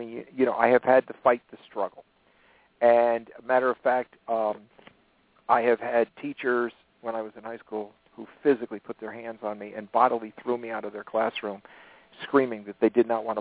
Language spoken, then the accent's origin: English; Connecticut, United States; now in South Carolina, United States; I'm originally from Connecticut.